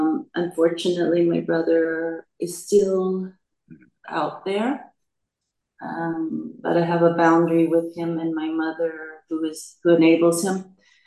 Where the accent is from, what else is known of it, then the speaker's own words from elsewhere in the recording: San Francisco, California, United States; also born or lived in Vietnam; My mom escaped with her four kids to America. And there I grew up in San Francisco.